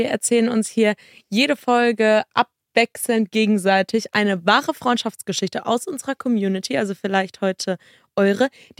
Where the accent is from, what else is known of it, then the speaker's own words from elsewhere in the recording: Karlsruhe, Baden-Württemberg, Germany; now in Cologne, Germany; wir kommen ja eigentlich aus Karlsruhe.